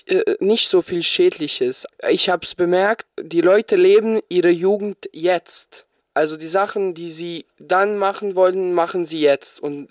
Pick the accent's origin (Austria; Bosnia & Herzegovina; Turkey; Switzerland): Bosnia & Herzegovina; German is a second language; now in Germany; Also Tom und ich sind aufgewachsen in zwei Ländern. Tom ist aus der DDR und ich bin aus Jugoslavia. Also er in Deutschland und ich in Bosnien.